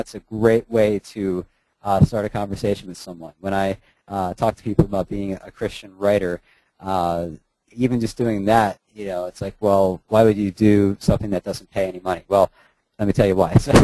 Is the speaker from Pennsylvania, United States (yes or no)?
yes; Philadelphia, Pennsylvania, United States; I'm from Philadelphia originally